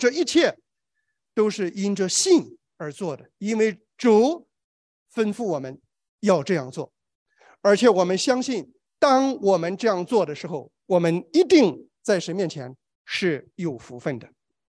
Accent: Shandong, China; 因为我是山东人啊，我一听馒头我就很敏感啊。

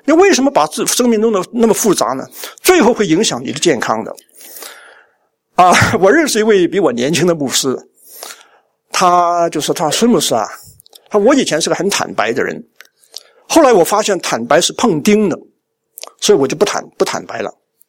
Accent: China

